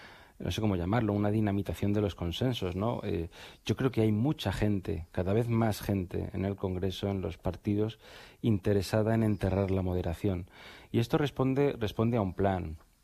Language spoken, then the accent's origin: Spanish; Spain; como español